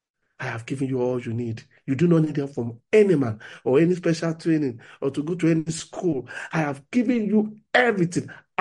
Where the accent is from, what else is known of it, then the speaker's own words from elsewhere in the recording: Nigeria; Even though I come from Nigeria